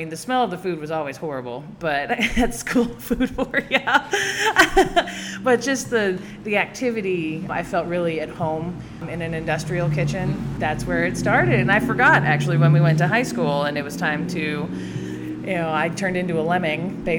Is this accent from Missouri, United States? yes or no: no; Maui, Hawaii, United States; born there; So I was born in Maui.